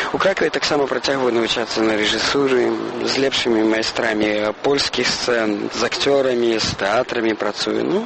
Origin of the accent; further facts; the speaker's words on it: Poland; Russian is a second language; потому что я из Польши, там разбился этот самолет.